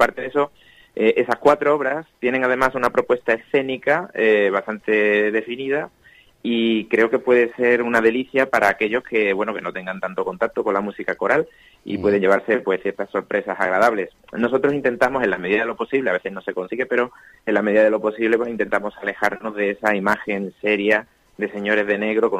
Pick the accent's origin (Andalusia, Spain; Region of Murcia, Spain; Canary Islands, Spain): Andalusia, Spain; Ronda; No, soy andaluz, en concreto de Ronda, de Málaga.